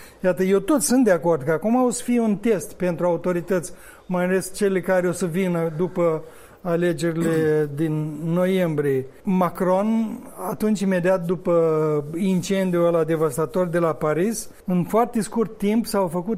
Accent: Cinișeuți, Rezina District, Moldova; Cum se zice în satul meu de Baștină Cinșăuț

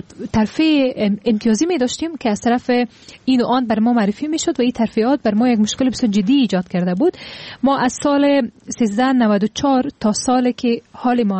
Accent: Afghanistan; طبیعی است که به عنوان یک افغان

